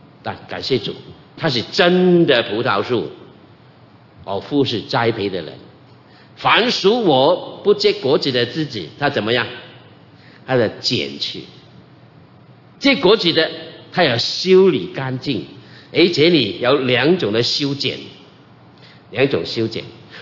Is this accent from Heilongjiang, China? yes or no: no; Nanhai, Guangdong, China; 我是什么人？标准的广东人，广东南海。结果你们中间有位弟兄跟我一样的，广东南海，姓关的，同个乡下的哈